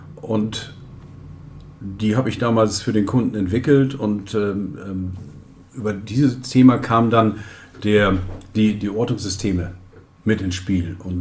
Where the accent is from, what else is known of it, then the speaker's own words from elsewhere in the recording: Hopsten, North Rhine-Westphalia, Germany; Ich bin aufgewachsen, geboren in Hopsten in Westfalen. Wer nicht weiß, wo das ist zwischen Osnabrück und Rheine in etwa. Bin 54 Jahre alt gerade geworden und lebe hier mit meiner Frau und meiner Tochter im Ort